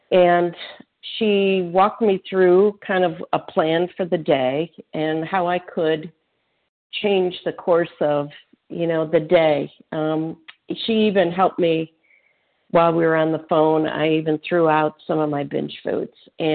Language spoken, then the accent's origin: English; Illinois, United States; I'm from Illinois.